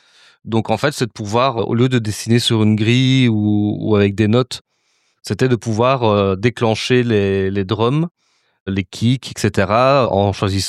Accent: Belgium; je connais tout ce qui concerne la Belgique, je suis belge d'office

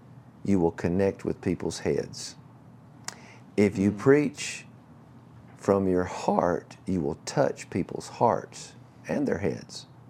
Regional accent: the South, United States; Now, I'm from the South. We didn't call them lentils in the South. We called them peas.

